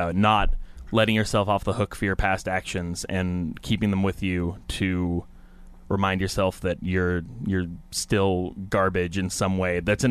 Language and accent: English; Vancouver, British Columbia, Canada; now in Toronto, Canada; I'm from Vancouver.